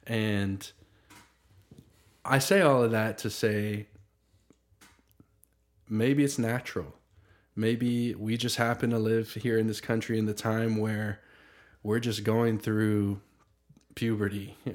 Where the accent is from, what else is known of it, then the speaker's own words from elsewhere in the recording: United States; I think, if I'm honest, I'm an American before I'm a Samoan.